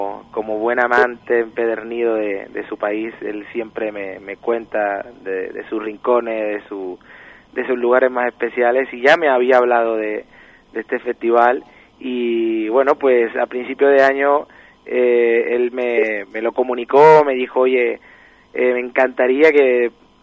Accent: Palma del Río, Andalusia, Spain; also born or lived in Córdoba; now in Argentina; Soy cordobés, nacido en Córdoba, soy luego criado en Palma del Río, que es un pueblo de la provincia de Córdoba

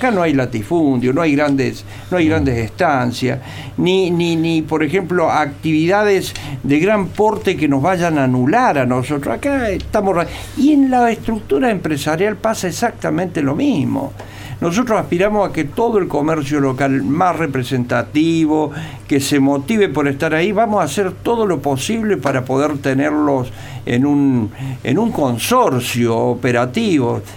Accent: La Laguna, Córdoba, Argentina; Los niños de la región, yo vengo de la región, yo soy de La Laguna.

